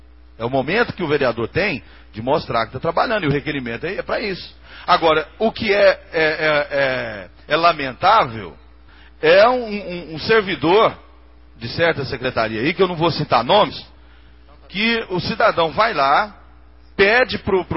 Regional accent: Anápolis, Goiás, Brazil; Agora eu sou da cidade de Anápolis.

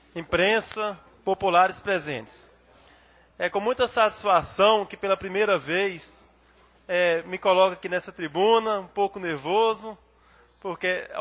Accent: Porangatu, Goiás, Brazil; now in Anápolis, Brazil; sou natural de Porangatu, cheguei em Anápolis em 92, entrei na base aérea em 96

